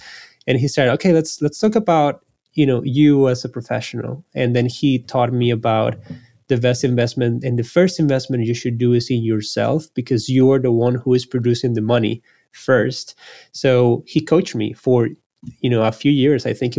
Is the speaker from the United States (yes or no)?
no; Costa Rica; I come from Costa Rica, which is a small country in Central America. And I come from a family that has a lot of artists in them